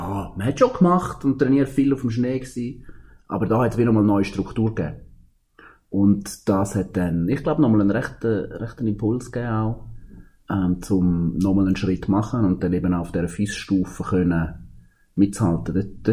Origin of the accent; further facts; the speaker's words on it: Graubünden, Switzerland; Ja, durch meinen Wohnort. Ich glaube, ich bin in Engadin aufgewachsen.